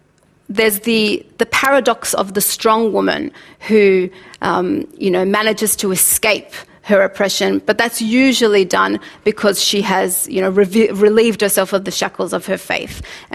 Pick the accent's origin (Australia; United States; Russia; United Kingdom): Australia; born there; I'm Australian-born Muslim, Palestinian, Egyptian, so it was a recipe for an identity crisis coming up.